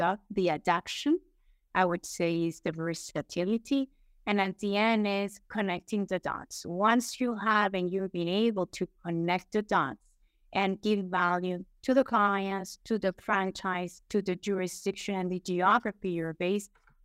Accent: Venezuela; now in Mexico; I'm based in Mexico. I'm from Venezuela

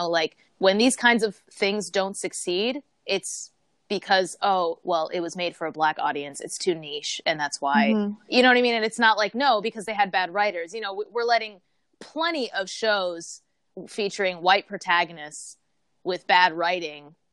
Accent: Michigan, United States; moved away; I grew up in Michigan. Aphrodite lived there for a long, long time. Sadly, neither of us are there now.

